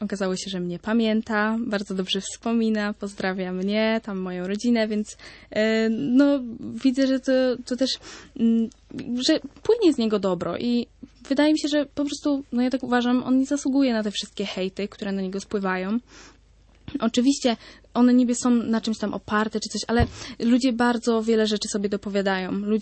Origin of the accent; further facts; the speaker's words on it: Częstochowa, Silesian Voivodeship, Poland; pochwaliłam mu się, że jestem z Częstochowy